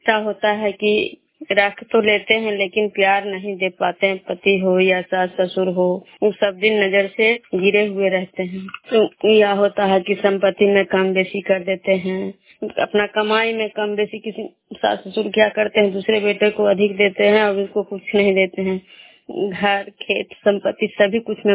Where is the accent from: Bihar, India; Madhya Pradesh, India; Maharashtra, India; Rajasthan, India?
Bihar, India; Vishnupur